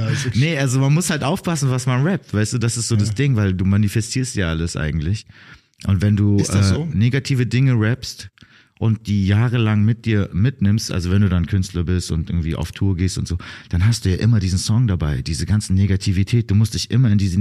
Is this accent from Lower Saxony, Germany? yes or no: no; Heidenheim, Baden-Württemberg, Germany; ich bin ja in Heidenheim aufgewachsen. Und da ist halt nicht viel.